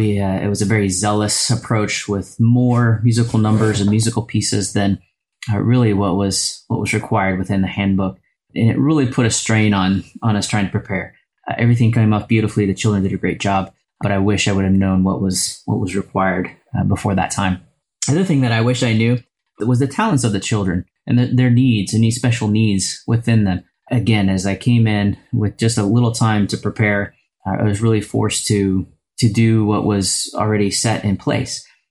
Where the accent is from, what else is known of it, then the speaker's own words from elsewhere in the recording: Houston, Texas, United States; I'm from Houston, Texas.